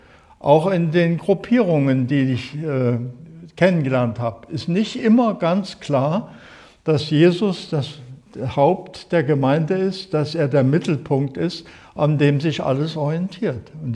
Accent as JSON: {"language": "German", "town": "Zschopau", "region": "Saxony", "country": "Germany", "tie": "born or raised there", "said": "In Zschopau, da wo ich groß geworden bin, gingen wir morgens in den normalen Gottesdienst und abends in die landeskirchliche Gemeinschaft."}